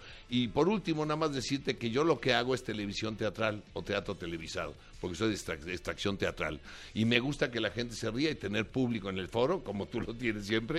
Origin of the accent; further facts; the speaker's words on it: Mexico; Que resulta que los cómicos mexicanos somos, creo yo, si me puedo incluir, tenemos cierto ingenio. Somos latinos, somos hispanos